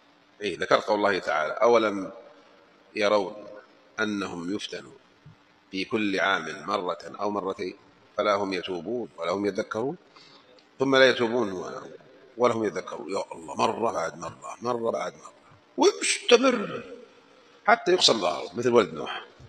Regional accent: Mecca, Makkah Province, Saudi Arabia; كلمة في حجاز عندنا في مكة

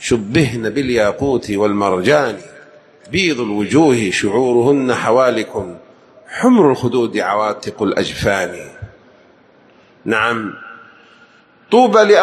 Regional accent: Jeddah, Makkah Province, Saudi Arabia; يعني كل عندنا بجدة 20 مسجد إن شاء الله يكون لنا كلمات في مختلف مناطق جدة

